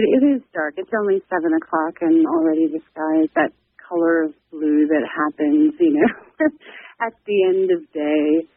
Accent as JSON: {"language": "English", "town": "Milwaukee", "region": "Wisconsin", "country": "United States", "also_born_or_lived": "Germany", "said": "I'm from Milwaukee, but my time in Taipei, I've lived overseas. Like, I lived in Europe before, I lived in Germany"}